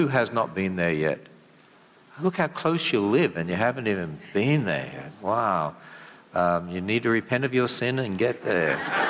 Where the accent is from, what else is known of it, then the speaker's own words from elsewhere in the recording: Australia; accent: Australian; now in United States; If you're not used to my accent, by the way, I originally come from Australia.